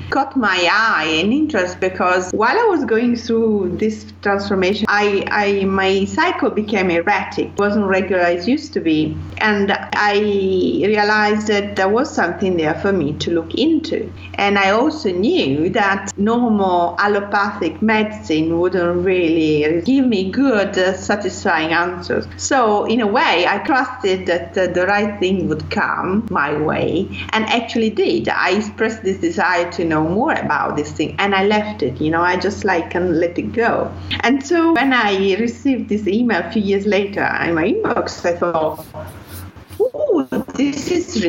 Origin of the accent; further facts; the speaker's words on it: Turin, Piedmont, Italy; English is a second language; moved away as an adult; now in London, United Kingdom; Well, I'm originally from Italy, born in Turin, which is in the northwest part of the country. 19 years ago, I moved to UK